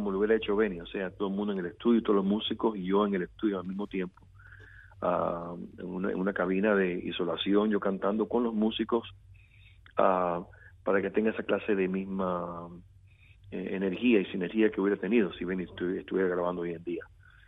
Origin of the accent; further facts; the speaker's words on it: Cuba; born there; reencuentro que estamos teniendo con mi país natal, de que eventualmente tener esa clase de conexión con Cuba